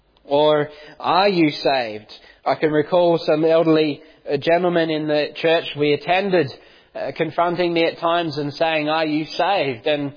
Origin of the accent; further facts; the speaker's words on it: Australia; I come from Australia. I grew up there